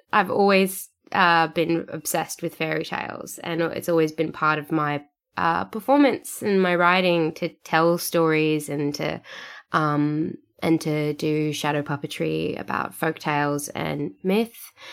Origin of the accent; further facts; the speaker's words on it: Sydney, New South Wales, Australia; now in Perth, Australia; I'm from Sydney. I live in Perth now, which is on the other side of Australia. And I've been living here for a couple of years now.